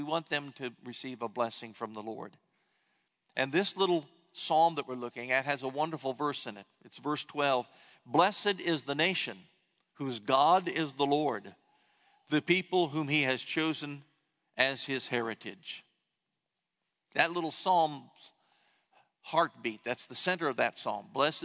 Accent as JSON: {"language": "English", "town": "Columbus", "region": "Ohio", "country": "United States", "tie": "born or raised there", "said": "H.C. Leupold was a Lutheran commentator from my hometown of Columbus, Ohio"}